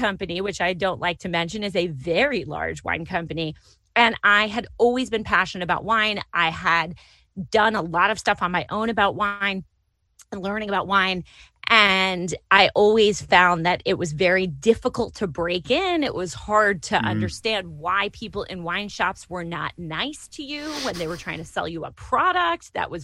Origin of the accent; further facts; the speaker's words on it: New York, United States; also born or lived in San Francisco / Boston; I mean, I'm from New York, you know, North Carolina, where I live is really academic.